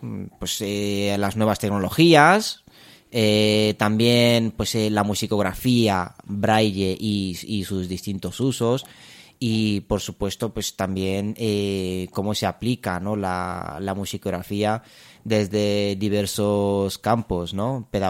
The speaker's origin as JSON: {"language": "Spanish", "country": "Romania", "second_language": "Spanish", "moved": "yes", "lives_now": "Spain", "said": "Yo soy de Rumanía, me vine ya hace muchos años a España y tal"}